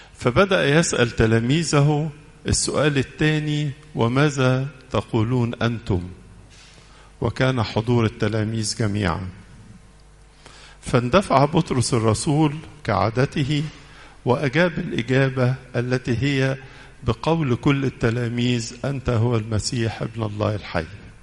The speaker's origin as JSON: {"language": "Arabic", "country": "Egypt", "said": "ومن الأسئلة المعتادة لنا كمصريين لما قابلك وأعرف أنك مسيحي أسألك بتروح كنيسة إيه؟"}